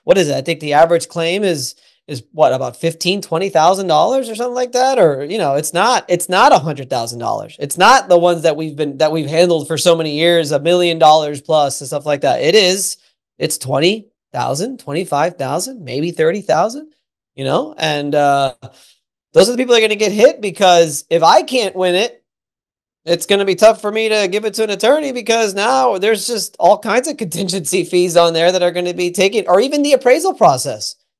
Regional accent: Miami, Florida, United States; I'm born and raised in Miami, and we know that a lot of our clients don't speak a lick of English.

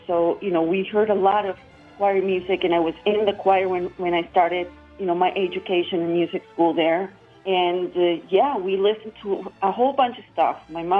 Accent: Venezuela; because I'm originally from Venezuela.

